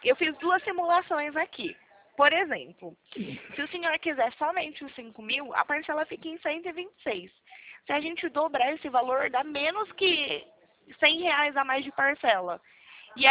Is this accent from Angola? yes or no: no; Cordeiro, Brazil; sou de Cordeiro. Moro ali no São Luís.